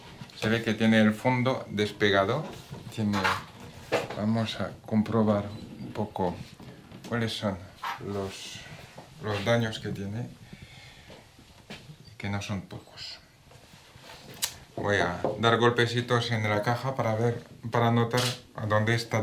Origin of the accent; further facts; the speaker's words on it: France; Spanish is a second language; soy francés y soy luthier.